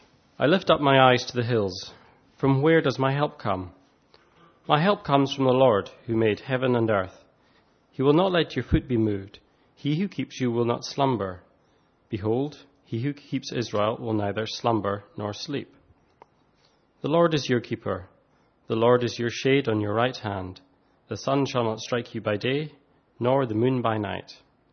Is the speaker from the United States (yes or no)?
no; Scotland, United Kingdom; accent: Scottish; I've been told sometimes that I'm difficult to understand because of my thick Scottish accent.